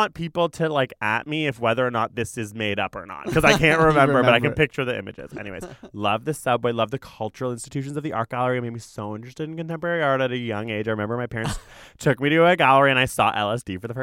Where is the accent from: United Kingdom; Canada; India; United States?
Canada; Toronto, Ontario; where I grew up is considered Toronto. So I'm claiming that I grew up in Toronto, even though I grew up in East York.